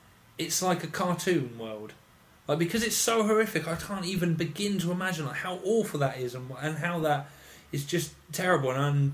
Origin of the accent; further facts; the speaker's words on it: Portsmouth, South East England, United Kingdom; now in London, United Kingdom; I've lived in London 5 years now. And I came from Portsmouth. And Portsmouth is very sheltered. It's all white people.